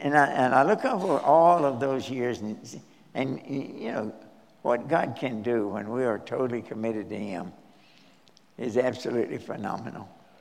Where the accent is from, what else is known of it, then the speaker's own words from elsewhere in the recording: Nortonville, Kentucky, United States; I was born and reared in Western Kentucky, a little town called Nortonville.